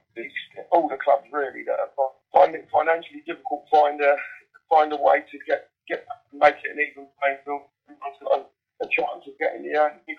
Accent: London, United Kingdom; where I'm from is West Ham. I'm a West Ham fan, and I closely follow them still now because I'm from the East End

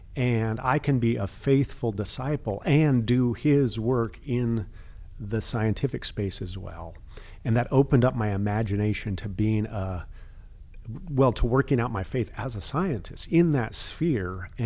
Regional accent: California, United States; And so I grew up mostly in Baptist and independent churches that had been Baptist. They just took the name off, but nothing else changed, that kind of thing, mostly in Southern California.

